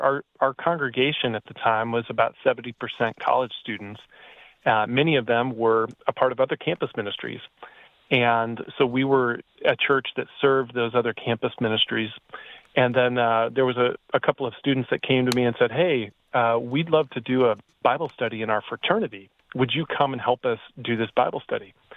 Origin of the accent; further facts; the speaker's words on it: Midwest, United States; even growing up in the Midwest, very few people had ever, told me about Jesus.